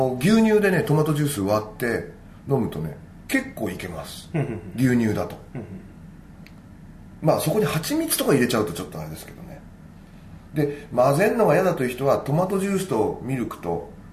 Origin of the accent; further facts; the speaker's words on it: Kansai, Japan; 片やおしゃれな関東人、こっちはベタベタな関西人ですから